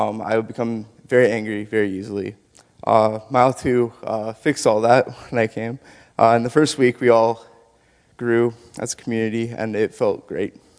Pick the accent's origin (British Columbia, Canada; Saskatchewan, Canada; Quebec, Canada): Saskatchewan, Canada; Saskatoon; I'm from Saskatoon, Saskatchewan.